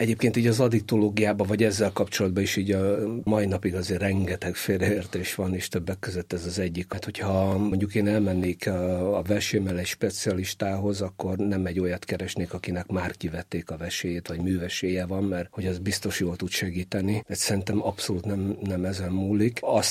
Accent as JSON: {"language": "Hungarian", "region": "Budapest", "country": "Hungary", "tie": "born or raised there", "said": "Zuglóban nőttem föl"}